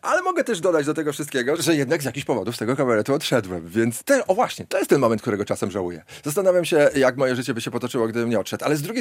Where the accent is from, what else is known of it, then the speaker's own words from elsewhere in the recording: Białystok, Podlaskie Voivodeship, Poland; jestem białostoczaninem